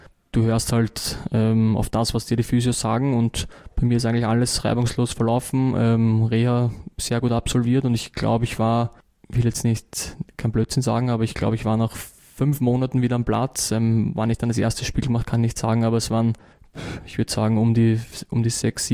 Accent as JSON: {"language": "German", "region": "Vienna", "country": "Austria", "said": "Ich als Wiener"}